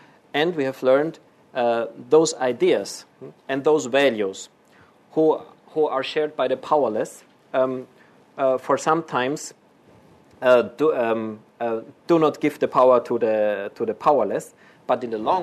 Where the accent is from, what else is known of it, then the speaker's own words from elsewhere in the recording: Austria; I grew up in Austria, and now Austria is part of the European Union